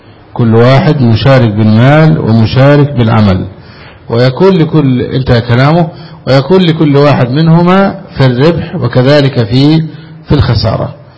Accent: Egypt; كما يفعل الناس هنا في بلدنا مصر

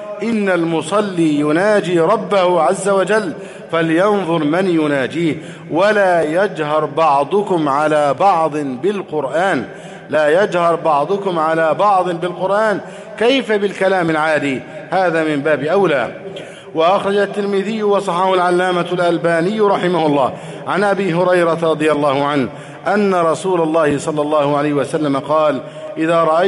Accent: Egypt; اللهم احفظ بلدنا مصر أمنا أمانا

